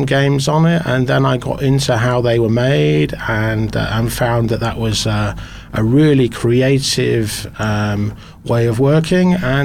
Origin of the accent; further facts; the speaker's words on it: Eastleigh, South East England, United Kingdom; born there; I was born in Eastleigh, near Southampton in the UK.